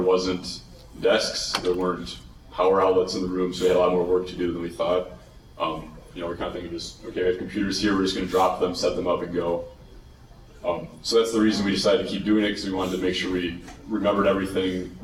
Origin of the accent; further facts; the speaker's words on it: Milwaukee, Wisconsin, United States; I'm also from Milwaukee with Garrick.